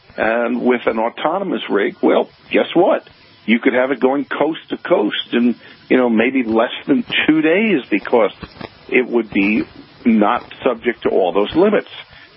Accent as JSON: {"language": "English", "region": "New York", "country": "United States", "said": "I'm originally from the New York area"}